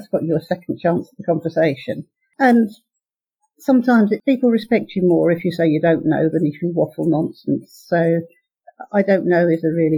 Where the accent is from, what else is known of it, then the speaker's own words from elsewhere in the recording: England, United Kingdom; So we're English. Let's talk about the weather.